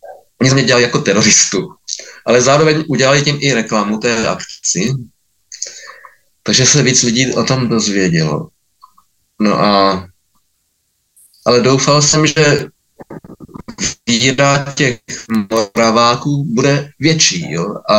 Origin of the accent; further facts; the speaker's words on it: Prague, Czechia; also born or lived in Brno; já jsem vlastně z Horních Počernic rodák, z Prahy 9, jo. Moje manželka je z Moravy, ale nastěhovali jsme se do Brna v roce 89